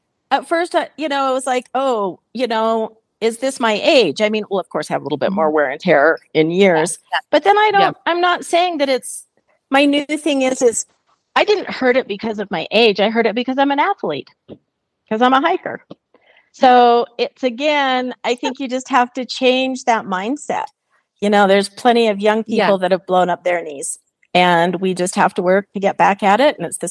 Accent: Utah, United States; it's just because you're in Wyoming and I'm from Utah, where we both have beautiful mountains.

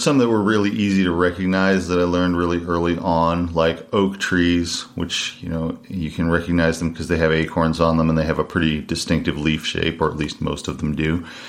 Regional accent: Bear Track, Kentucky, United States; So I am from Eastern Kentucky. I'm from Lee County and an area called Bear Track, which is just a very rural area in Lee County. And so I grew up there in the 70s and 80s

